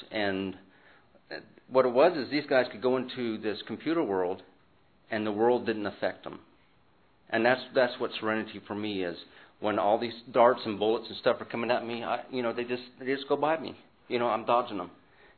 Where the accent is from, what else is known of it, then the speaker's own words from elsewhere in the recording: Pensacola, Florida, United States; I'm from Pensacola.